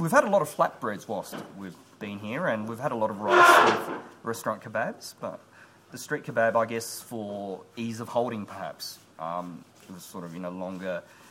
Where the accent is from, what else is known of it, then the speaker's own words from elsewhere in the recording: Sydney, New South Wales, Australia; Sure. I'm from Sydney, Australia, and I'm 32 years old.